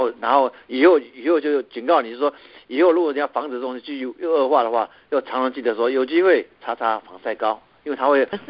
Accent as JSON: {"language": "Chinese", "country": "Taiwan", "said": "我们台湾人就有这个好习惯，就出去撑伞，老美都没有。"}